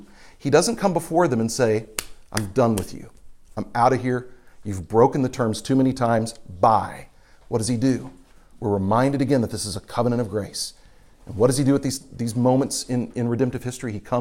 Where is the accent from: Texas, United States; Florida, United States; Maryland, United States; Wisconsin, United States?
Texas, United States; Houston; Now, I grew up in Houston, Texas, and so tropical trees grow in Houston, Texas.